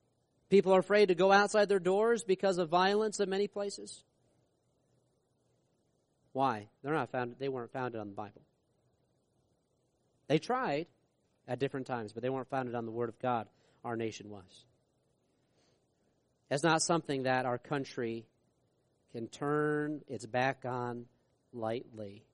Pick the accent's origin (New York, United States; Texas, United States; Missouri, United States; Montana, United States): New York, United States; where I grew up in New York, all for that top part of the state.